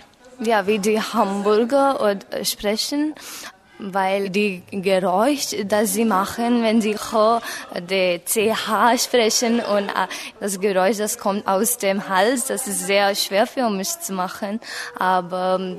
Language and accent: German; India; German is a second language; aus Indien und ich wohne in Mumbai und ich bin 17 Jahre alt.